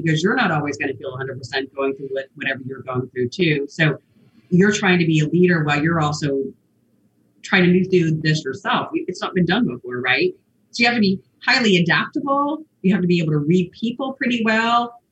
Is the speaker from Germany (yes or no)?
yes; Germany; I'm German.